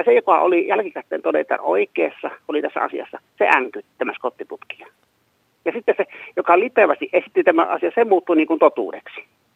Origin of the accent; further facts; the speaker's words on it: Savonia, Finland; me ollaan Savolasta ollaan oltu niin kuin etukenossa tässä asiassa